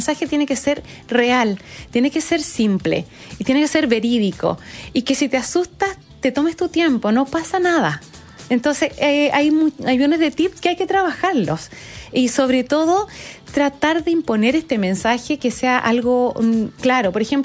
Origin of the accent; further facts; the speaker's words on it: Valdivia, Los Ríos, Chile; en Valdivia, aquí es mi ciudad, yo nací en Valdivia, mi familia es de allá